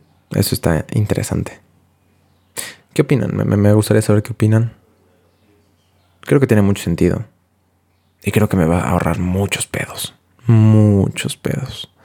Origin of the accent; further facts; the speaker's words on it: Mexico; born there; ¿por qué nací en México, cabrón? ¿Por qué? ¿Por qué fui mexicano?